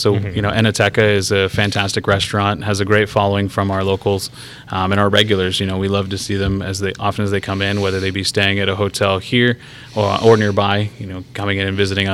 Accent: San Diego, California, United States; now in Paso Robles, United States; I'm born and raised in San Diego, relocated to a couple different cities and states since then.

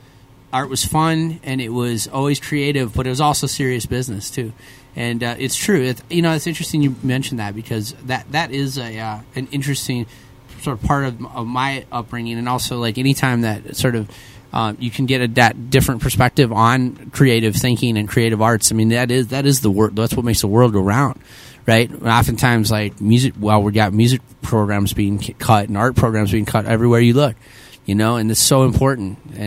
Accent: Northfield, Minnesota, United States; he went to a Carleton College in my hometown, Northfield, back in the early 80s.

